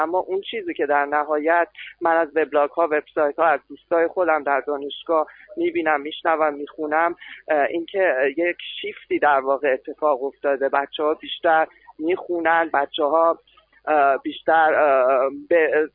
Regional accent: Iran; moved away; من الان 3 سال از ایران آمدم بیرون فرار کردم

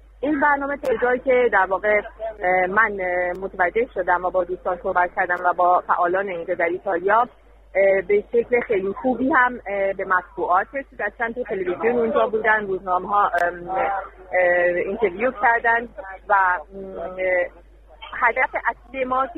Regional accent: Iran; به عنوان یک ایرانی میتونه نقش بسزایی داشته باشه

